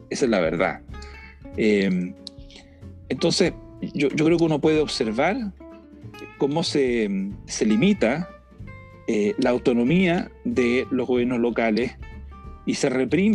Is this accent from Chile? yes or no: yes; Santiago, Santiago Metropolitan Region, Chile; yo soy capitalino, yo toda mi vida, como te decía, he vivido en Santiago, no voy a darme las de alguien de provincia